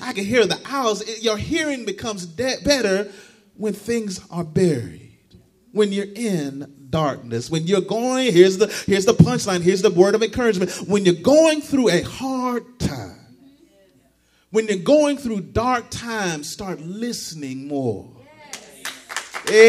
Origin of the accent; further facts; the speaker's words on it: Jacksonville, Florida, United States; back in my hometown. We got high, tall bridges in Jacksonville.